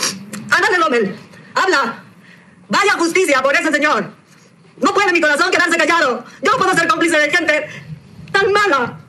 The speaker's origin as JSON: {"language": "Spanish", "town": "Culiacán", "region": "Sinaloa", "country": "Mexico", "said": "Yo como ciudadana mexicana y amo a mi país y lo presumo con mucho orgullo por todos lados. Y más a mi querido Culiacán que está bien lastimado."}